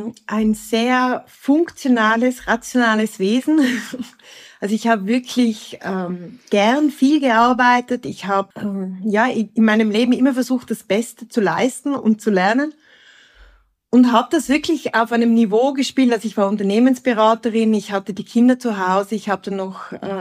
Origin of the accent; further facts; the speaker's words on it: Tyrol, Austria; accent: Tyrolean mixed with Swiss; now in Zürich, Switzerland; Ich bin ursprünglich aus Tirol, ich bin eine Nordtirolerin, bin in der Nähe von Innsbruck aufgewachsen, aber ich lebe seit 28 Jahren in Zürich und mein Sprachzentrum mischt, also das mischt Tiroler Worte mit der Schweizer Betonung.